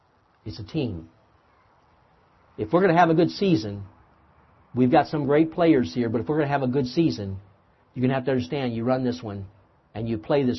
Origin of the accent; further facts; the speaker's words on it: Michigan, United States; I grew up in Southwest Michigan on a farm.